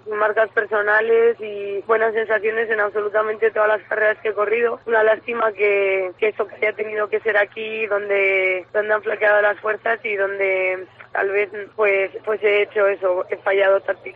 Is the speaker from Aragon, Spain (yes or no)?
no; Palencia, Castile and León, Spain; desde que nací, bueno, dio la casualidad que era Navidad y estaba allí, pero mis padres ya vivían en Palencia. Siempre he vivido en Palencia y Palencia es mi casa y, por supuesto, me siento palentina.